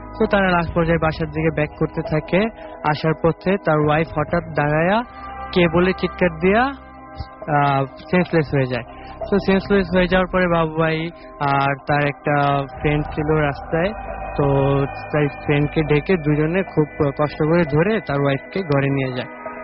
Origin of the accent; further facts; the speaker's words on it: Dhaka, Dhaka Division, Bangladesh; আমি বনানী পাশ থেকে আসছি।